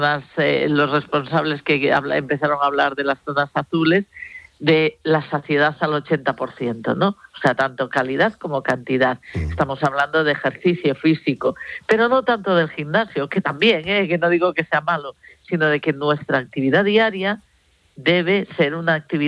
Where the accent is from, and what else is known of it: Barcelona, Catalonia, Spain; born there; now in Galicia, Spain